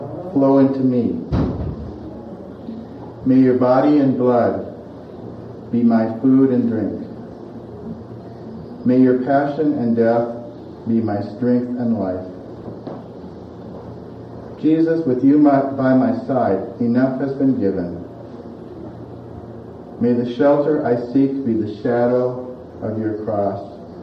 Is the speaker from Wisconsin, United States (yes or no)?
no; Seattle, Washington, United States; I'd like to introduce myself. … from Seattle, Washington.